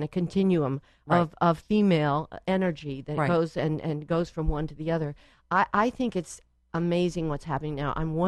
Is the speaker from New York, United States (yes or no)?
yes; New York City, New York, United States; born there; I think it's big time because I was born in New York City.